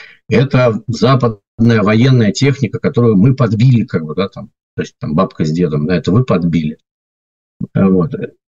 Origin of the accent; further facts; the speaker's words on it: Saint Petersburg, Russia; ну, в силу того, что я питерец, да, у меня знакомые оттуда